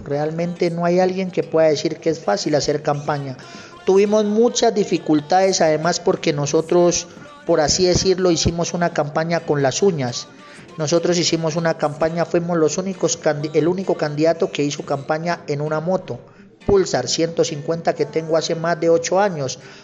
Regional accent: Putumayo, Colombia; vengo del departamento del Putumayo, vivo en el municipio Valle del Guamuez, especialmente en la inspección del Tigre, una inspección muy golpeada por el conflicto armado.

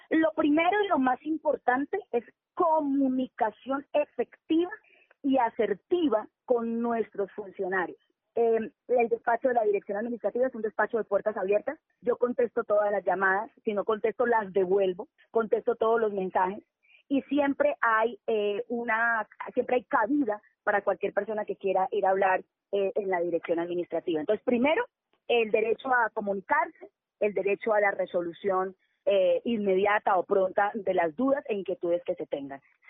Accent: Bucaramanga, Santander, Colombia; para mi departamento Santander y para mi ciudad natal Bucaramanga.

